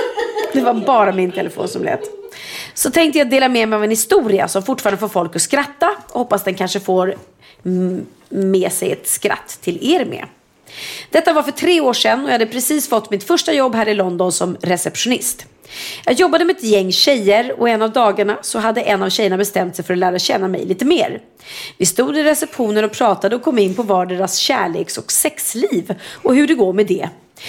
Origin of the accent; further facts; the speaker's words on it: Sweden; Jag sa så här, pratar inte franska, jag är svenska.